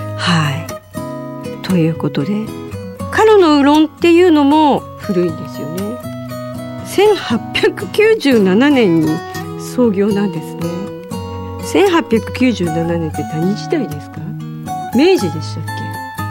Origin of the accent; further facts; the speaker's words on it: Kanto, Japan; 私は関東で育ちましたので、